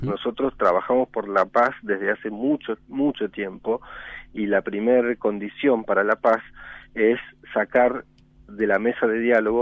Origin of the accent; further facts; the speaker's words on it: Argentina; uno de los resultados que más nos enorgullecen como argentinos